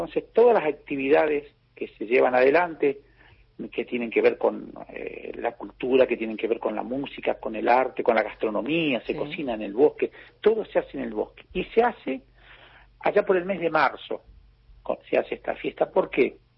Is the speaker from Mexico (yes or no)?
no; Río Turbio, Santa Cruz, Argentina; te voy a llevar para que vos conozcas la historia de mi pueblo, por qué somos, por qué estamos en Río Turbio nosotros.